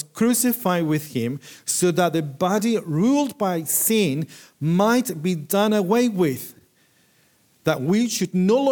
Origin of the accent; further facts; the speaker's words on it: Chile; English is a second language; moved away; also born or lived in Spain; I come from Chile, I've been in Spain